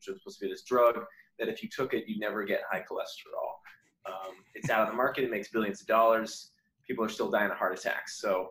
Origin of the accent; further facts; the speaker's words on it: Massachusetts, United States; Grew up in Massachusetts, so outside of Boston.